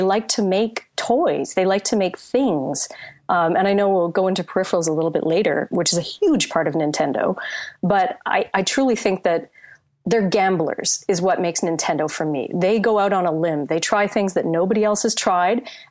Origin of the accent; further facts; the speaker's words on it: Canada; I speak as a Canadian here